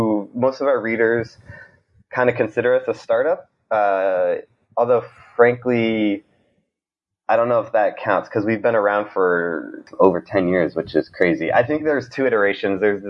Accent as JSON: {"language": "English", "region": "Montana", "country": "United States", "tie": "born or raised there", "said": "So I grew up in Montana. So I don't really come from a typical background in terms of like Silicon Valley, New York City, or anything like that."}